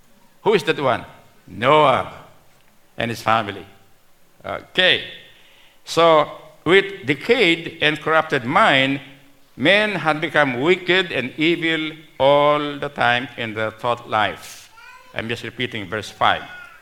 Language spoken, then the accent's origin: English; Philippines; I'm familiar with this because I'm Filipino, like many of you.